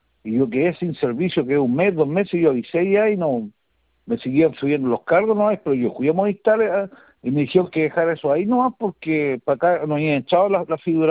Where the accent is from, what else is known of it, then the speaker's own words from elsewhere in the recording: Temuco, Araucanía, Chile; Yo soy de acá, de Temuco.